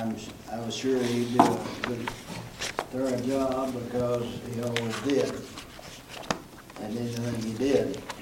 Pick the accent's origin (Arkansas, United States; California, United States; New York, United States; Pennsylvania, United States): Arkansas, United States; Marmaduke; had preached at Marmaduke, my hometown, Marmaduke, Arkansas.